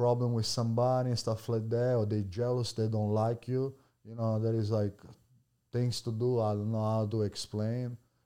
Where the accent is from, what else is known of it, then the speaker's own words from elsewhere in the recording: Italy; English is a second language; moved away as an adult; now in United States; I grew up in Italy and, you know, I was raised there. And then I moved here and I've been here like for 6 years at least.